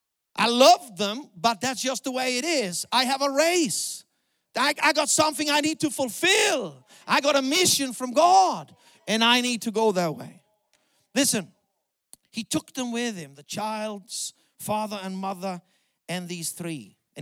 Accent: Austria; English is a second language; I come from South Austria.

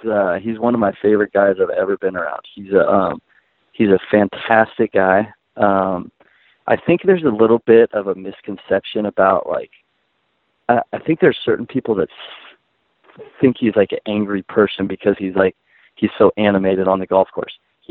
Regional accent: Long Beach, California, United States; my dad was a member at a course called Virginia Country Club in Long Beach, and we lived close to the golf course.

